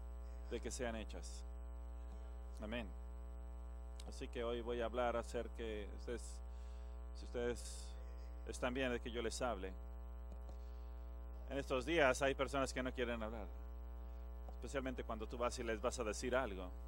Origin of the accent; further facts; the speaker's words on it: Mississippi, United States; born there; acabamos de regresar de un viaje de Mississippi, que es el lugar donde yo nací. Allí nací yo.